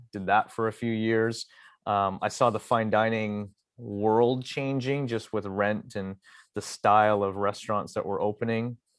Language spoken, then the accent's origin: English; Burnaby, British Columbia, Canada; I'm born and raised here. So I'm North Burnaby and kind of always lived here.